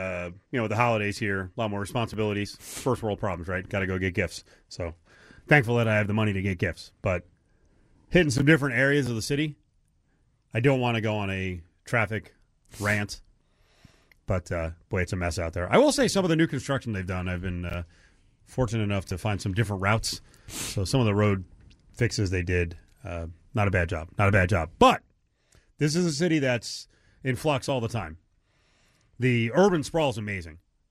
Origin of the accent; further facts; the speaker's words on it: Northeast, United States; I didn't like it growing up in the Northeast.